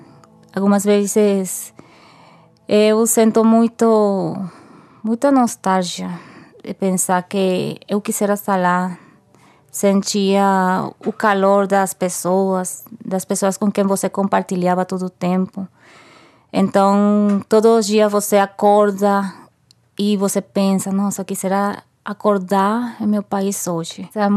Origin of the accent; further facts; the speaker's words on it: Venezuela; Portuguese is a second language; moved away as an adult; now in São Paulo, Brazil; Eu venho da Venezuela, tenho 35 anos. Estou aqui no Brasil já faz 18 meses. E morei na Pacaraima desde agora aqui em São Paulo, uns 8 ou 9 meses já.